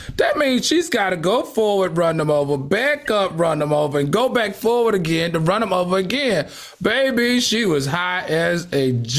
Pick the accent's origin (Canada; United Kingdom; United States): United States; the South; I grew up in the South.